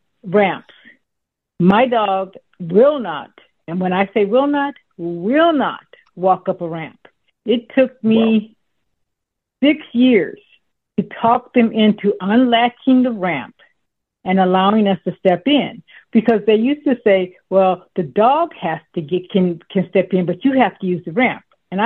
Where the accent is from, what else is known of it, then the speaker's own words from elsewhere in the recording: Los Angeles, California, United States; I am unfortunately not in your region, so I am not from Fresno. I am from LA.